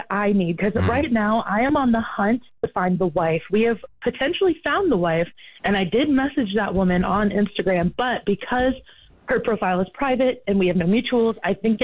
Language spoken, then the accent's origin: English; Maine, United States; I'm originally from Maine, so I have a 207 area code.